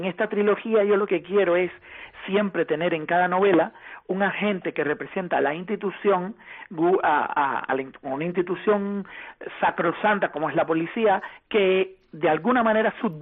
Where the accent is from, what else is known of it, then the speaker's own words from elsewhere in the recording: Cuba; moved away; muchas veces salimos de Cuba pensando en que de alguna manera nos desestructuraron, y a resultas de ello tenemos un país muy dividido